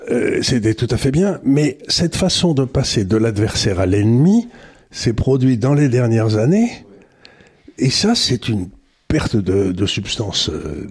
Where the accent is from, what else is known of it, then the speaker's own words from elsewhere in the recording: United States; now in France; les gens que je connaissais quand j'étais jeune aux États-Unis